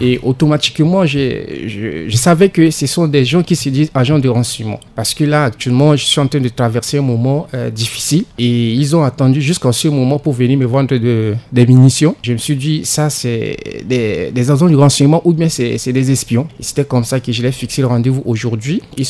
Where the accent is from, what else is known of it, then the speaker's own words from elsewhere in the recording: Central African Republic; moi, j'ai conscience tranquille parce que je suis Centrafricain